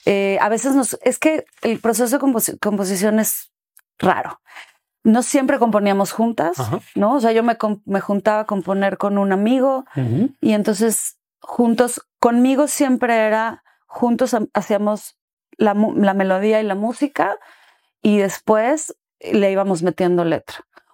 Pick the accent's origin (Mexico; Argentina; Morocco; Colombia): Mexico; no soy de Mérida, no soy de la península de Yucatán, no soy maya. Pero a fin de cuentas somos un mismo país